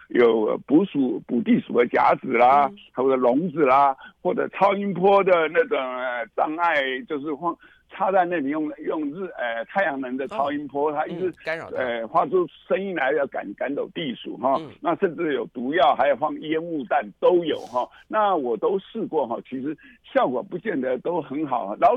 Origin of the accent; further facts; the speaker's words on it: Taiwan; 我在台湾长大之后